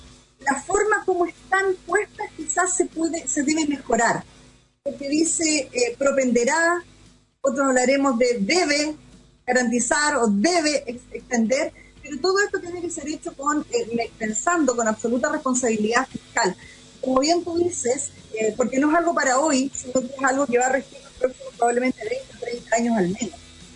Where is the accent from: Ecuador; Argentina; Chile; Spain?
Chile; estamos trabajando por un nuevo trato, construir una nueva Carta Magna que nos permita reencontrarnos como chilenos